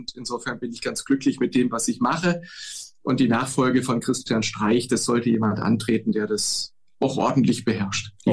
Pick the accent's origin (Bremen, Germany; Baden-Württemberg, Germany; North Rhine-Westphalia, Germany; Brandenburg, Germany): Baden-Württemberg, Germany; ich bin kein Schwabe, sondern ein Badener. In Baden-Württemberg unterscheiden wir das sehr genau.